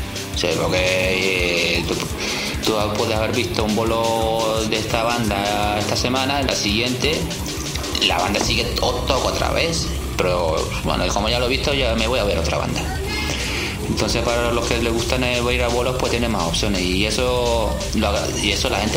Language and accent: Spanish; Canary Islands, Spain; moved away as an adult; pues sí, mira que soy canario.